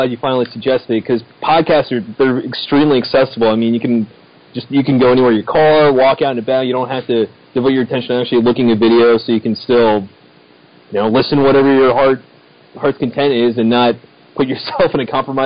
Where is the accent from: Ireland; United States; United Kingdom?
Ireland; And I could be wearing a kilt, even though I'm Irish.